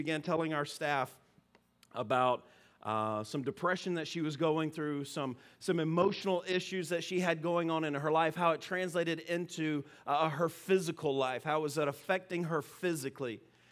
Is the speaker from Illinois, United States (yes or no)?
no; Alabama, United States; I am from Alabama, but I married a Yankee, and she taught me how to talk fast.